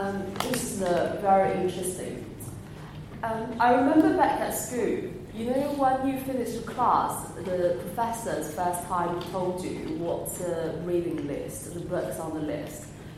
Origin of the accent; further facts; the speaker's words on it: China; now in London, United Kingdom; I graduated from LSE in 2008. So originally I was from China, and because of school I moved here, and after graduation I worked here.